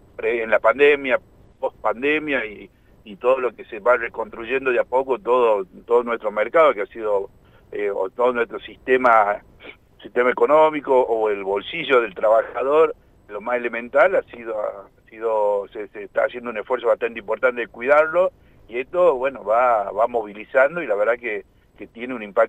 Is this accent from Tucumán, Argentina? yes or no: yes; Tucumán, Argentina; yo soy del interior de Tucumán, me toca recorrer estas tres provincias